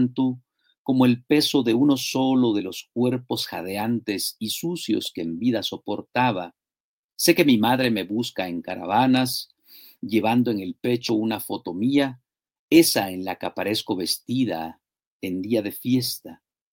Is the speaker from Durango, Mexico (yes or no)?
no; Villa Comaltitlán, Chiapas, Mexico; estando aquí mismo en Chiapas y, bueno, viviendo en mi pueblo, en Villa Comaltitlán.